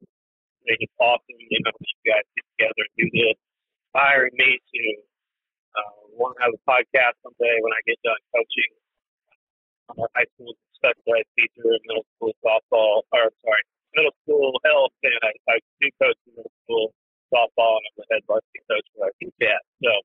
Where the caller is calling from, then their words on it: Macomb, Illinois, United States; I'm calling from Macomb, Illinois. So I'm not terribly far from you guys. I live, you know, where Western Illinois University is at.